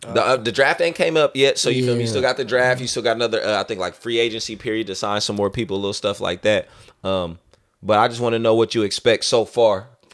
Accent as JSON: {"language": "English", "region": "California", "country": "United States", "said": "I gotta go to a Charger Raider game because I'm from the Bay, but I've been a Charger."}